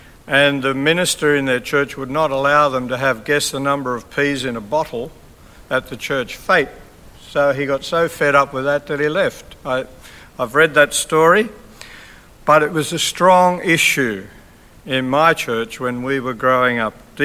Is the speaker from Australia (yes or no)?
yes; Sydney, New South Wales, Australia; As a young Anglican Christian growing up in Sydney